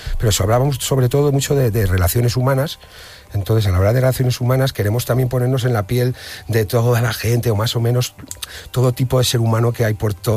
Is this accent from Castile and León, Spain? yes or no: no; Ibiza, Balearic Islands, Spain; que lo hablamos nosotros, los isleños, los ibicencos, ¿no? Los de Baleares.